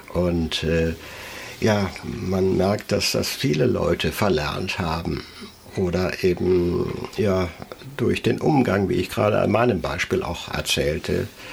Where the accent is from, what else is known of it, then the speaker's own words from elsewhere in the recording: North Rhine-Westphalia, Germany; accent: Eifel Platt; ich bin ja selbst in den 50er Jahren groß geworden und in der Nordeifel groß geworden, da hat man auch platt gesprochen, Eifler Platt